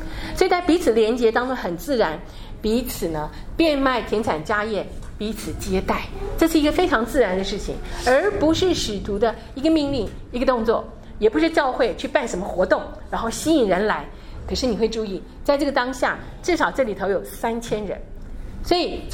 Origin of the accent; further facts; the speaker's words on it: Taiwan; 我们包含我们从我从台湾来的